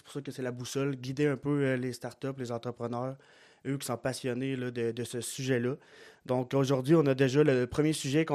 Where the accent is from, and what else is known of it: Quebec, Canada